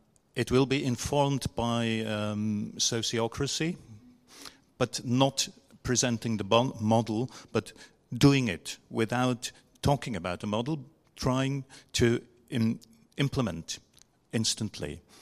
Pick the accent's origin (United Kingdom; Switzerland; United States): Switzerland; English is a second language; I'm from Switzerland